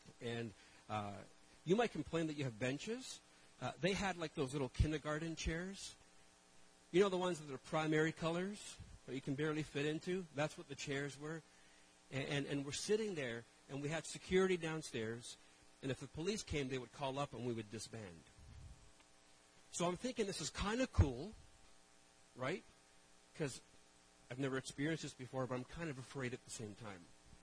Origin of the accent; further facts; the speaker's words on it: Toronto, Ontario, Canada; My parents came from Portugal to Canada when I was just 2 years old. And we grew up in a very poor part of Toronto. There was gangs. I grew up on Sterling Avenue in Toronto, across the street from a junkyard.